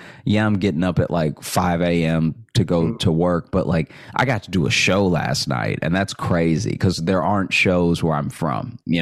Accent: Alexandria, Louisiana, United States; now in Chicago, United States; So I grew up in Alexandria, and I went to college in Shreveport, Louisiana. That's when I got the idea to go to Chicago.

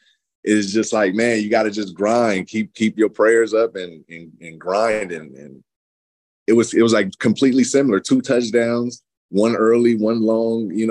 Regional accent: San Francisco, California, United States; also born or lived in Fairfield; Because I came from San Francisco, was the inner city. Point. And then we moved up once I got to high school up to Fairfield, California.

